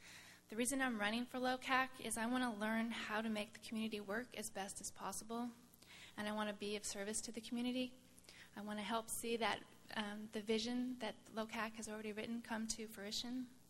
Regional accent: Santa Cruz, California, United States; now in Los Osos, United States; I've lived here about 15 years. I'm originally from Santa Cruz, and Santa Cruz was a wonderful place to grow up.

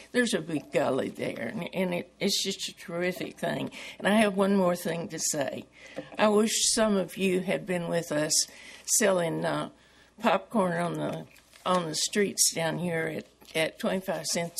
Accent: Texas, United States; I grew up in West Texas where you'd have no trees and no hills either.

